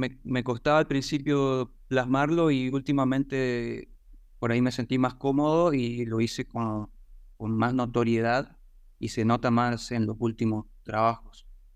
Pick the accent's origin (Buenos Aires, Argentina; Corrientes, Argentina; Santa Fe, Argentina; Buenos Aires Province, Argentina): Corrientes, Argentina; algo que tenía cosas folclóricas, cosas de Corrientes, de donde soy o del folclore argentino